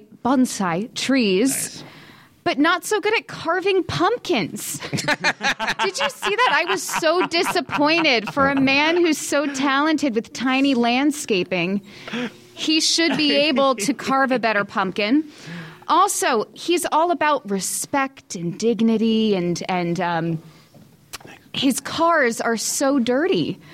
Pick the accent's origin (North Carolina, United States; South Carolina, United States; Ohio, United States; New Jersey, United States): New Jersey, United States; Being that I'm from Jersey, Daniel's from Newark.